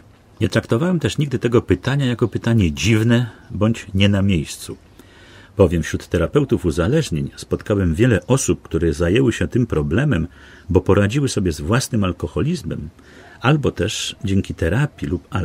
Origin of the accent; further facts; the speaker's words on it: Warsaw, Masovian Voivodeship, Poland; also born or lived in Navahrudak, Belarus; Po wojnie losy rzuciły moją rodzinę do Warszawy. Zamieszkaliśmy na Pradze, na Szmulkach, znanych z dużego nasycenia szemranym towarzystwem. Tu byłem ministrantem, tu ukończyłem podstawówkę i ogólniak